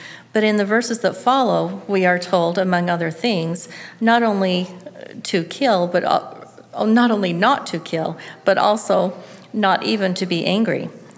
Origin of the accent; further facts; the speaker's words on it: Salt Lake City, Utah, United States; also born or lived in Spanish Fork / Pleasant Grove; now in Orem, United States; I was raised in Salt Lake City till I was about 12 years old, and then my family moved down to Spanish Fork, and I've lived in the Spanish Fork Payson area ever since.